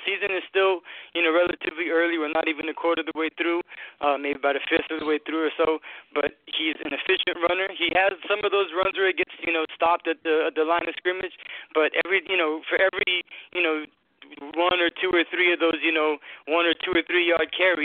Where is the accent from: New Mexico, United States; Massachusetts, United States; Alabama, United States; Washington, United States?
Massachusetts, United States; New Bedford; now in Tampa, United States; But I live here in Tampa. I'm originally from New Bedford, so I'm from Massachusetts, but I've been here in the Tampa Bay area for a while.